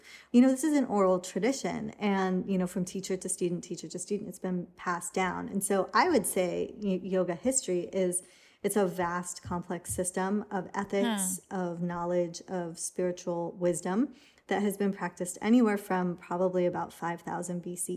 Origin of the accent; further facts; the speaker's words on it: England, United Kingdom; born there; I was born in England and came into a world that didn't want me to exist because my mother is British, my father is Indian.